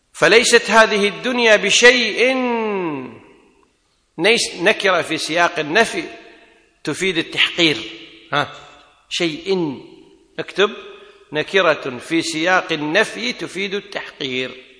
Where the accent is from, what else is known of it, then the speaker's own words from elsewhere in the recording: Kuwait; عندنا بالكويت يقول على باب الله